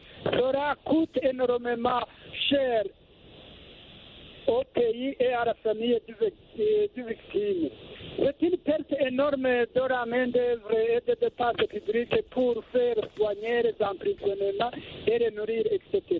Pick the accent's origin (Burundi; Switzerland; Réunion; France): Burundi; les emprisonnements volontaires des innocents sont fréquents chez nous au Burundi.